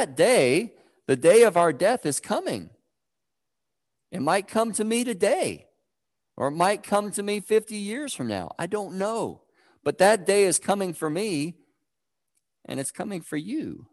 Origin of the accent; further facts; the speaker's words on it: North Carolina, United States; Now, and I grew up in North Carolina, so this is not quite the belt buckle of the Bible Belt. We were pretty close.